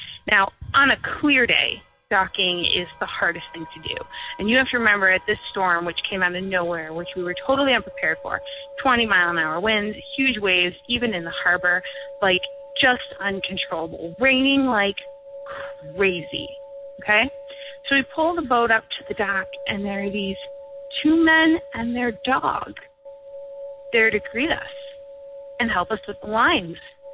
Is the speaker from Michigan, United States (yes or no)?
yes; Michigan, United States; And I grew up in Michigan, and every summer we would go out on the boat and go to every island you could think of.